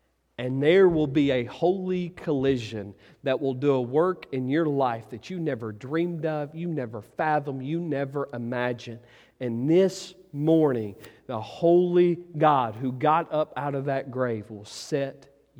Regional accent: Ratcliffe, Arkansas, United States; moved away; I remember when we first moved to Memphis. Y'all don't forget, I grew up in Ratcliffe, Arkansas. Okay? It ain't as big as it sounds.

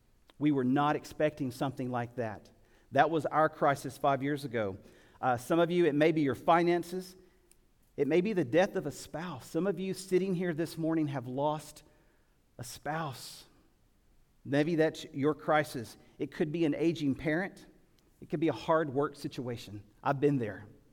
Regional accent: Warren, Arkansas, United States; I grew up in South Arkansas, little town called Warren, Arkansas, South Arkansas, land of tall pines and pink tomatoes.

